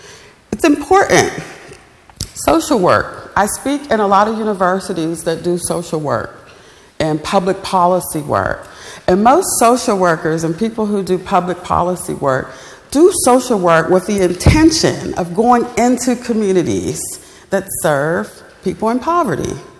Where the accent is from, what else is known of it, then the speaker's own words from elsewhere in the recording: Bluefield, West Virginia, United States; So I was born in Bluefield, raised in Bluefield, lived at a time when a lot of families coexisted intergenerationally.